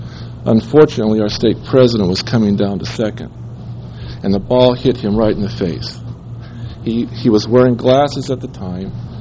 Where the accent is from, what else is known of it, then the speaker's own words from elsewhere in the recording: California, United States; I grew up in Northern California.